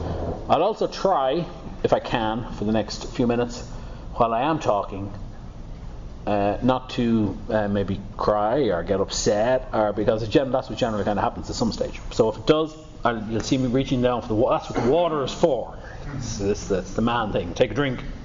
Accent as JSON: {"language": "English", "town": "Dublin", "region": "Leinster", "country": "Ireland", "tie": "born or raised there", "said": "Growing up in Dublin, for me, it was a very happy occasion."}